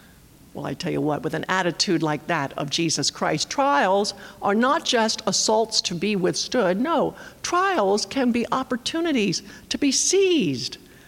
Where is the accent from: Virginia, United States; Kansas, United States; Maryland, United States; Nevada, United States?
Maryland, United States; Baltimore; I grew up in Baltimore, Maryland, just a stone's throw from Washington, D.C.